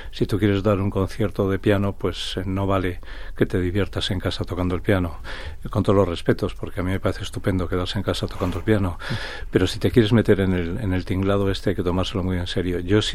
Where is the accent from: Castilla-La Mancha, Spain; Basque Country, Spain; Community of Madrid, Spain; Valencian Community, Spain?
Basque Country, Spain; Bilbao; A que soy de Bilbao o que vengo de las Svalbard.